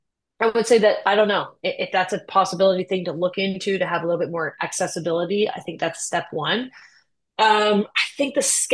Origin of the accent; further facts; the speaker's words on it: Canada; obviously as a Canadian, I want more Canadian teams. We need to bring a cup home to Canada somewhere